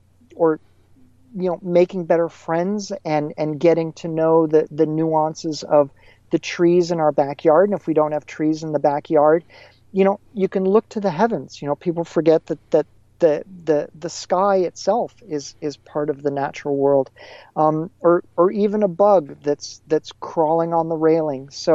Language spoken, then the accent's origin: English; Connecticut, United States; I grew up in Connecticut. My parents taught at Wesleyan University